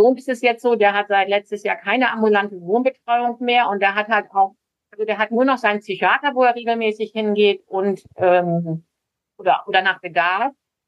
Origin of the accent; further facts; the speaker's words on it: Bremen, Germany; ich komme ja aus Bremen